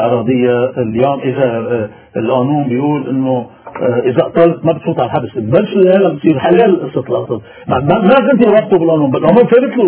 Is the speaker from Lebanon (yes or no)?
yes; Lebanon; نحن عندنا بلبنان